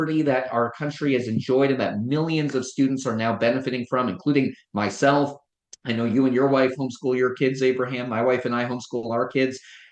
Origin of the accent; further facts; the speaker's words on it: Virginia, United States; my home state in Virginia